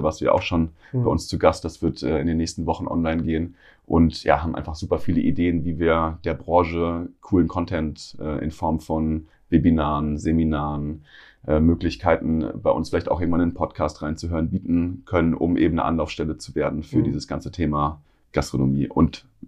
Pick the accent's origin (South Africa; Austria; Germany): Germany; Hesse; Ich bin selbst groß geworden in der Nähe von Darmstadt, war da unterwegs in der Schule